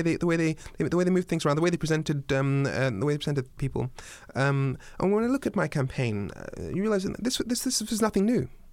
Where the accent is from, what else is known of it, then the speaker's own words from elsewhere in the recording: Dundee, Scotland, United Kingdom; also born or lived in Darlington / Swansea; I was born in Darlington in the northeast of England. I started school in Dundee in Scotland. I've lived in Swansea in Wales. I'm more British than most British people.